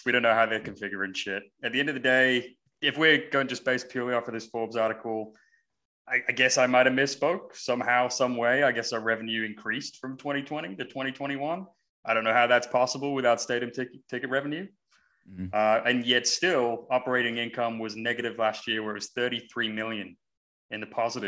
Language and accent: English; England, United Kingdom; I'm born and raised in England.